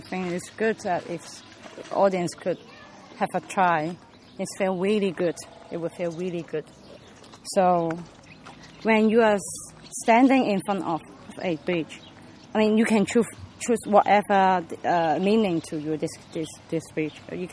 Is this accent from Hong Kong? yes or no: yes; Hong Kong; English is a second language; I told everyone I come from Hong Kong, I'm a Hong Kong artist.